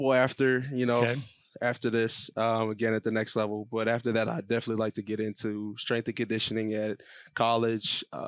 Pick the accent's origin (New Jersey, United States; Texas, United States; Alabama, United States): New Jersey, United States; Flemington; So I'm from Flemington, New Jersey, Hunterdon County. I'm one of four.